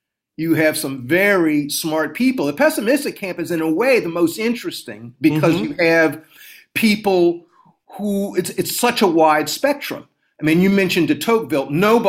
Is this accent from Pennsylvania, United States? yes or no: no; South Carolina, United States; I'm from South Carolina. My mother could not go to the University of South Carolina.